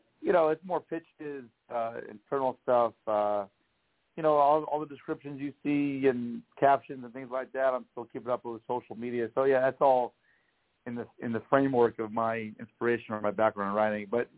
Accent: Miami, Florida, United States; now in New York City, United States; It's tough for me though because I'm from Miami. So and I went to the first Heat game back in 1988.

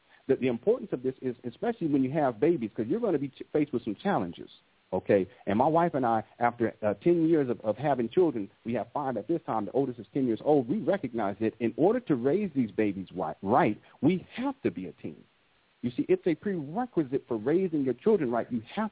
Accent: San Diego, California, United States; I remember one time, I'm from San Diego

